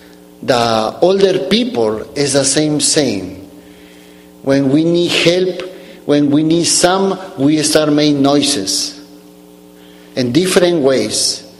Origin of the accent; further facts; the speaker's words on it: Peru; English is a second language; So I am from Peru. I am growing in Peru.